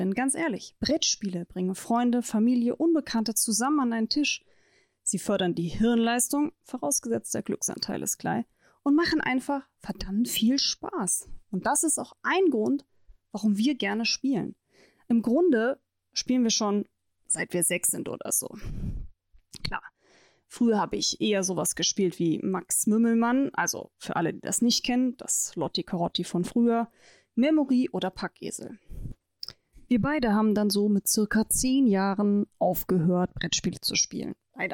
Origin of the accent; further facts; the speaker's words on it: Baden-Württemberg, Germany; Wir kommen aus der Nähe von Stuttgart